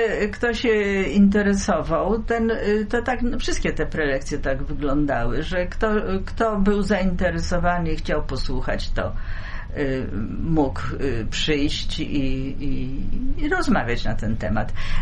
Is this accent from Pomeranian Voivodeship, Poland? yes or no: no; Wrocław, Lower Silesian Voivodeship, Poland; Żeby pokazać, że ja z Wrocławia.